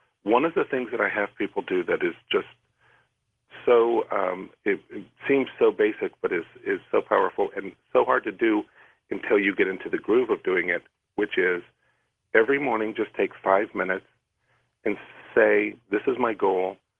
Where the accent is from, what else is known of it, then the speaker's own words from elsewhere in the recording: Nebraska, United States; I was one of those people growing up in Nebraska.